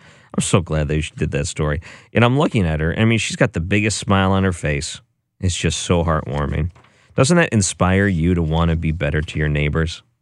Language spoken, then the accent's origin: English; Detroit, Michigan, United States; born there; I was born in Detroit, Michigan.